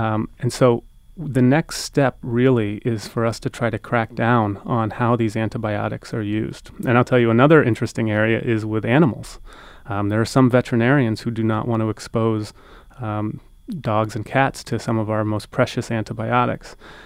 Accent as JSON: {"language": "English", "region": "Florida", "country": "United States", "tie": "born or raised there", "said": "you know, I'm from Florida, and I grew up drinking the Florida orange juice every morning."}